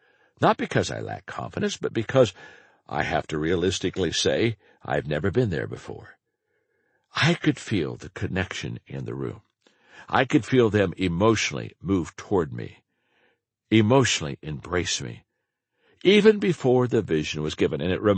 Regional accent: Circleville, Ohio, United States; I grew up in Circleville, Ohio. It was in the middle of the country. The community was almost entirely white, and my family was lower middle class.

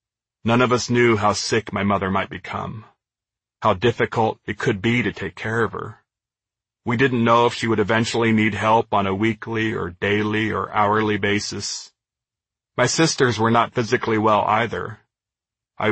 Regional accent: Spokane, Washington, United States; born there; In 1966, I was born in Sacred Heart Hospital in Spokane.

